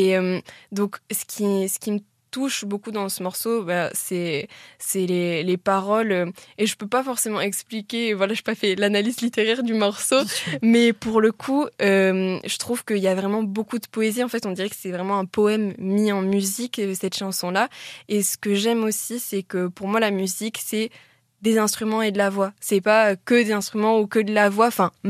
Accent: Canéjan, Nouvelle-Aquitaine, France; also born or lived in Bordeaux; moi je suis née à Bordeaux et j'ai grandi à Canéjean, donc c'est une petite ville à côté de Bordeaux.

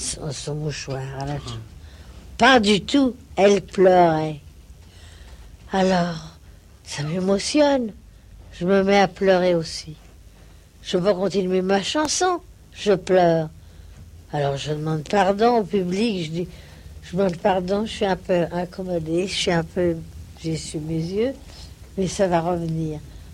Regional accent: Enghien-les-Bains, Île-de-France, France; born there; Non, je suis née. Je suis née à Enghien.

